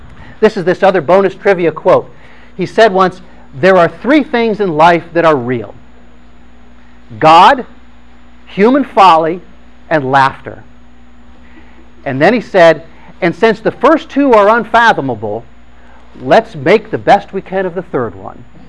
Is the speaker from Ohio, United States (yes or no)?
yes; Ohio, United States; I grew up in Ohio. I always figured I would come back to Ohio to live the rest of my life